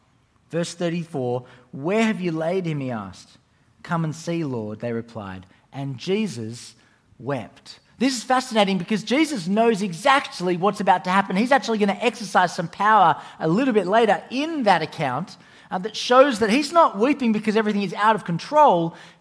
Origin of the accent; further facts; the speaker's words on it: Australia; The key bit of that word is splag, and we can all say that because we're Australian, splag.